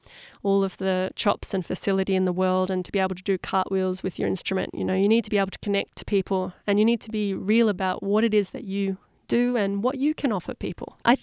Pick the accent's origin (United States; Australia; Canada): Australia; because I'm Australian, Australia's just a little bit far away.